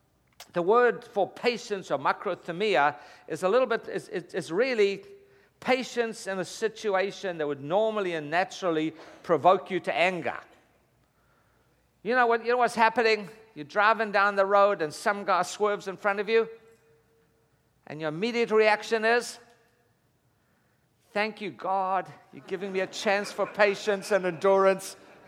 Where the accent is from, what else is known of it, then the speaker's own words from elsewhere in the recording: Durban, KwaZulu-Natal, South Africa; I was raised in Durban, South Africa. And we were raised very much in the British school system. We went to school, all boys school with school uniforms and that kind of thing.